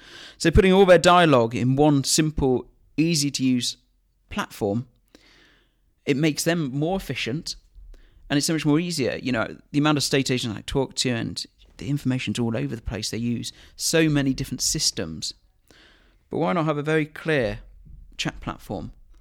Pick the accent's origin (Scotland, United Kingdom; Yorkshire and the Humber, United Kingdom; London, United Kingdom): Yorkshire and the Humber, United Kingdom; Harrogate; So, kind of going back to me, really, born and bred in Harrogate. I love Harrogate.